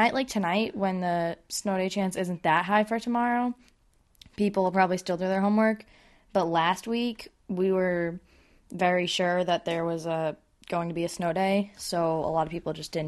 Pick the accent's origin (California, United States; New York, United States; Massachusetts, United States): Massachusetts, United States; Shrewsbury; I'm 16 years old, and I'm from Shrewsbury.